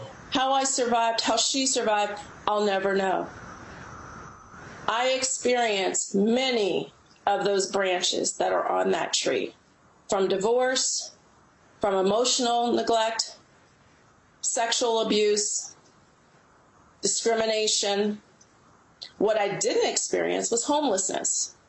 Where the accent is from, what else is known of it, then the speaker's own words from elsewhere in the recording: Cincinnati, Ohio, United States; And no, I didn't live in a utopia. I grew up in Cincinnati, Ohio.